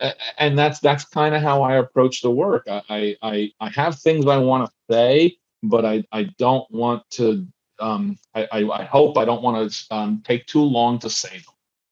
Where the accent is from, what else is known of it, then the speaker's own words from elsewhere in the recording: New Jersey, United States; I'm from Jersey. We're going to know it.